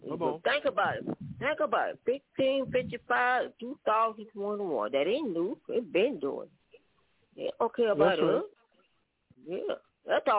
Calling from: St. Louis, Missouri, United States; I'm calling from the Lord Muhammad, St. Louis, Missouri.

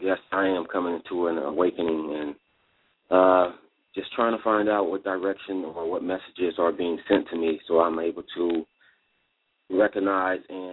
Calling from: Los Angeles, California, United States; Calling from Los Angeles.

